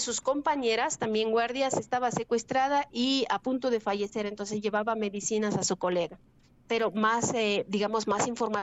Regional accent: Romania; now in Ecuador; Yo llevo 10 años aquí, soy de Rumanía. Estoy afincada en Ecuador desde hace 10 años

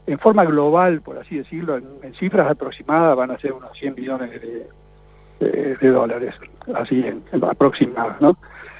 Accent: Bahía Blanca, Buenos Aires Province, Argentina; born there; Bueno, un abrazo en particular de Bahía Blanca, que es donde yo nací

